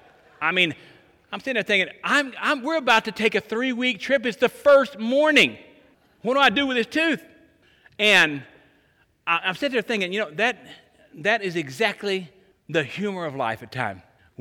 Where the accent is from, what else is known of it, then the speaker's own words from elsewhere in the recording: the South, United States; I'm from the South.